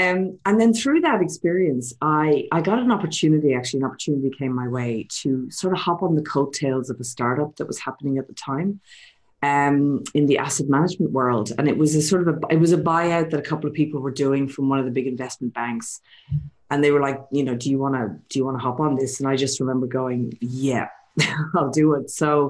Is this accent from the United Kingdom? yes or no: no; Leinster, Ireland; now in Sydney, Australia; I'm Irish. So I'm from just outside Dublin in Ireland. And I moved to Sydney, Australia when I was about, it's like 17 years ago now. Let's not talk about how old I am. So I've lived here in this beautiful country for about 17 years